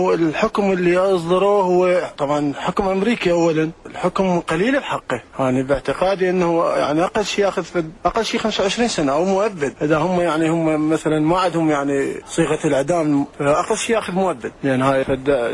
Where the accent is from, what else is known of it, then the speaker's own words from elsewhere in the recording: Iraq; إحنا كعراقيين